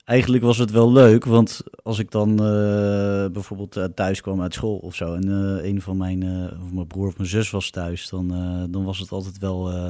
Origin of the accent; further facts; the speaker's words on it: Noordwijk, South Holland, Netherlands; born there; Nou, ik ben wel in Noordwijk geboren.